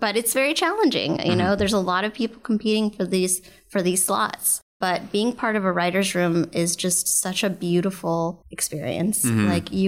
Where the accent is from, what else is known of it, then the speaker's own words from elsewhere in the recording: Hollywood, Florida, United States; like I grew up in Hollywood, Florida. I'm bicultural. I'm half Salvadorian and half Jewish.